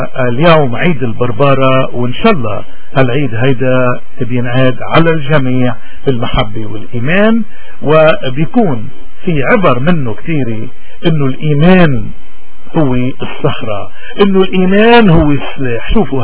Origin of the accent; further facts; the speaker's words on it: Lebanon; قديش نحن اليوم بحاجة كلبنانيين تحديدا وكمسيحيين بشكل أدق انه نرجع على سلاح الإيمان